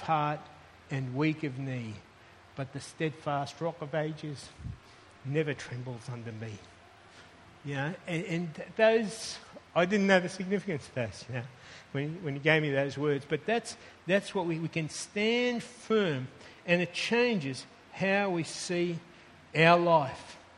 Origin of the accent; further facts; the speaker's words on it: Port Moresby, National Capital District, Papua New Guinea; also born or lived in Australia; I grew up in PNG in Port Moresby. If there's ever a country that's my home, it's that place that's got that place in my heart.